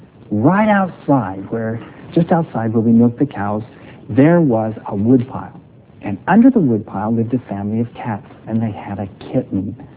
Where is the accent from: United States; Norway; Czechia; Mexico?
United States; Payson, Utah; There's a little town just outside of Salt Lake City called Payson, Utah, and it was on a small farm.